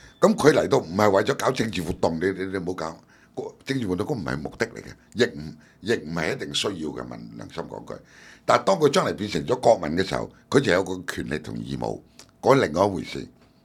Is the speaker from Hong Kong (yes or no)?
yes; Hong Kong; 我哋香港人點可唔可以大家能夠即係密切少少可以大家認識